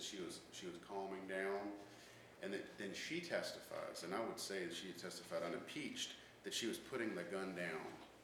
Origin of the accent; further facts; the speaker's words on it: Harrisonburg, Virginia, United States; from Harrisonburg, Virginia.